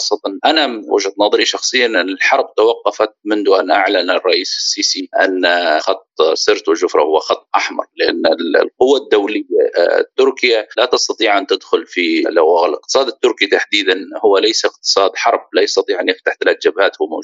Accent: Libya; هو يجب نحن كشعب ليبي نطالب بمحاسبة كل من تورط بحكومة السخيرات

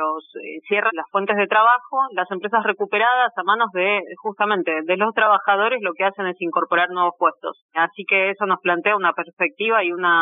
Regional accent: Argentina; tenemos casos de empresas recuperadas que tienen en mi país, en Argentina

